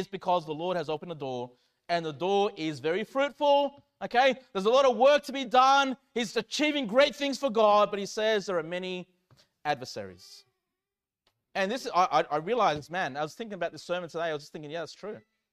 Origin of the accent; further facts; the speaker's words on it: Australia; I'm from Australia, so I don't know what other countries are like, you know, and I've been going to church all my life, pretty much, since I've been born, pretty much, okay, growing up in a Christian home.